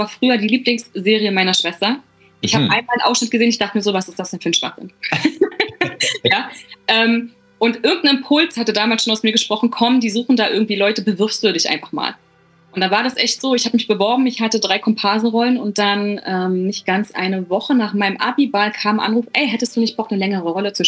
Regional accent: Berlin, Germany; born there; Ja, ich bin sogar gebürtige Berlinerin.

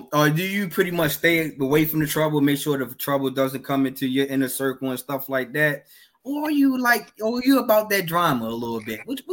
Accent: Baltimore, Maryland, United States; So, you know, I'm from Baltimore. You from Baltimore. You know, it's, Baltimore always get the bad reputation of, you know, being one of the violent city and everything.

